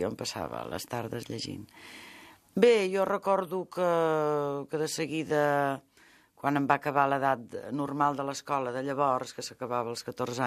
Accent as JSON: {"language": "Catalan", "town": "Esparreguera", "region": "Catalonia", "country": "Spain", "moved": "yes", "lives_now": "Barcelona, Spain", "said": "jo quan vaig marxar d'Esparreguera per venir a treballar a Barcelona per estudiar idiomes"}